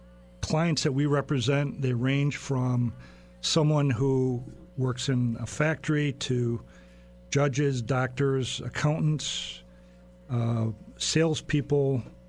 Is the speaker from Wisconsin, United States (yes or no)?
yes; Wisconsin, United States; I grew up in Waukesha County, and that's where our law firm is located.